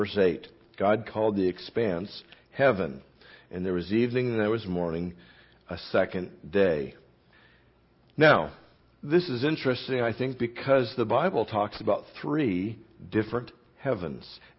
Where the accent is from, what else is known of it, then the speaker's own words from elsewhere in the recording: Portland, Oregon, United States; I came from Portland, Oregon. Portland is known as the City of Roses.